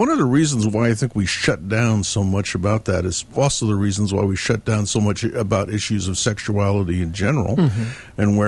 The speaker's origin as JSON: {"language": "English", "town": "San Francisco", "region": "California", "country": "United States", "tie": "born or raised there", "said": "I grew up in San Francisco"}